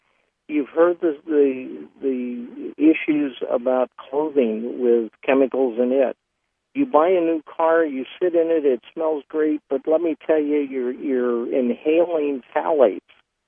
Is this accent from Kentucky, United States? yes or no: no; Los Angeles, California, United States; I grew up in Los Angeles back when it was the Brown Bowl.